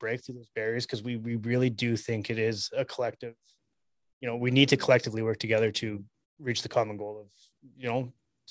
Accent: Medicine Hat, Alberta, Canada; I'm from Medicine Albert. Oh, you're redneck.

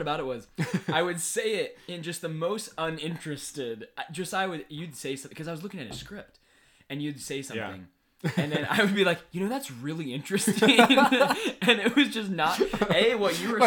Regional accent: China; moved away as an adult; now in United States; We talked about Chinese school, our shared experience growing up in China, attending Chinese school

